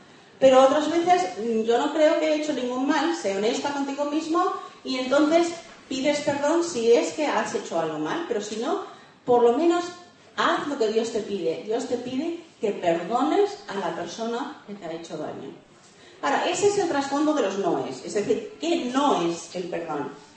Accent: Argentina; ¿Te acuerdas que te dije que nací en Argentina, ahí los niños eran bastante crueles conmigo?

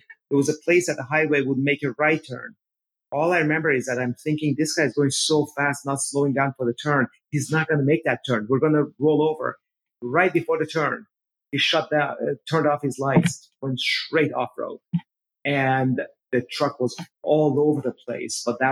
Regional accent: Iran; born or raised there; now in United States

